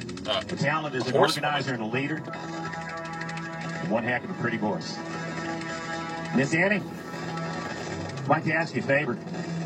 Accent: Oregon, United States; I want you to meet a big, tall, slender kid from my home state, Oregon.

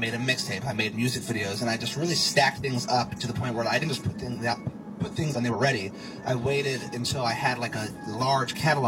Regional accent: Philadelphia, Pennsylvania, United States; I'm from Philly. I've always kind of rapped relatively casually, you know, growing up.

